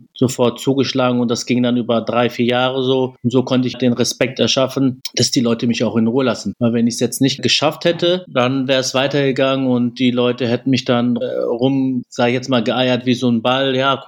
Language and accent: German; Bünde, North Rhine-Westphalia, Germany; Ich komme ja aus Bünde-Westfalen und da haben meine Eltern sich kennengelernt.